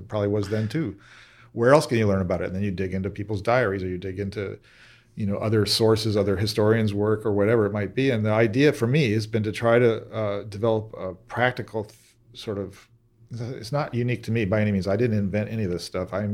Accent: California, United States; I've lived here, and then I grew up in the East Bay from age 10, so I have a kind of a strong affinity for the East Bay as well.

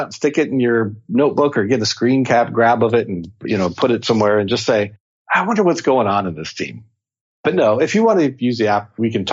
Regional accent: Seattle, Washington, United States; First of all, I'm from Seattle, so coffee is for everyone.

